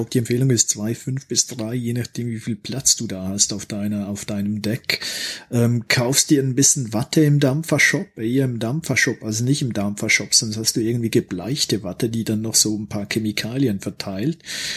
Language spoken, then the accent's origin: German; Switzerland; Na, wir sind halt Schweizer